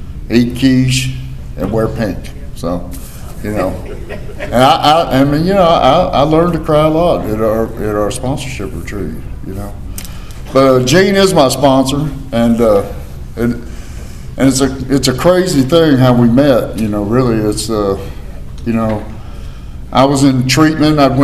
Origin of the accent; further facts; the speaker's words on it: Memphis, Tennessee, United States; you know, I'm from Memphis. I was the only person from Memphis that came here.